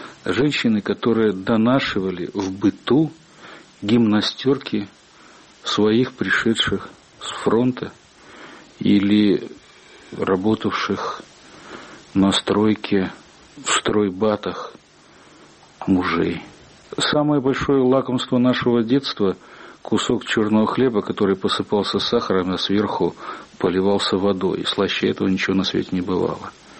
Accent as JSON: {"language": "Russian", "region": "Urals", "country": "Russia", "tie": "born there", "said": "Я родился на Урале в маленьком рабочем поселке, который возник еще в 30-е годы XVIII века, но уж так складывалась его судьба, что он всегда развивался в годы войны."}